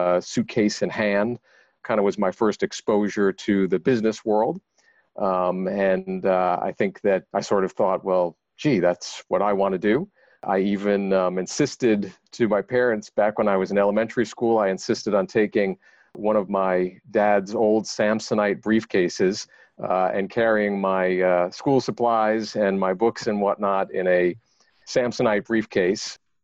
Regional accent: New York, United States; So I grew up on Long Island in New York, and my mom was a nursery school teacher.

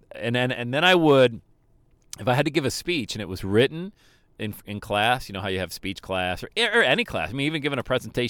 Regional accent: Bradford, Pennsylvania, United States; I grew up in Bradford, PA, coldest spot of the nation all the time.

